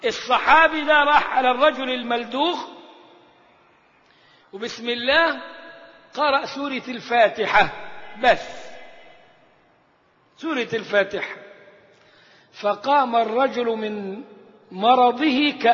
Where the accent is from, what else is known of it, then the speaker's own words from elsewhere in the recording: Egypt; احنا عندنا هنا كمصريين نقول فلان بعافية شوية